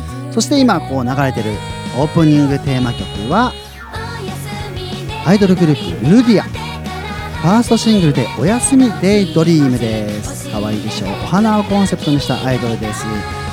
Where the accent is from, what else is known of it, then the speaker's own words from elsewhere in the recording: Hokkaido, Japan; 自分は北海道出身で